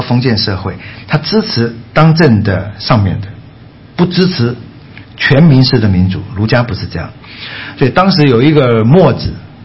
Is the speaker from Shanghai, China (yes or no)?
no; Fujian, China; 哎，我是福建人嘛哈，所以她就用闽南话讲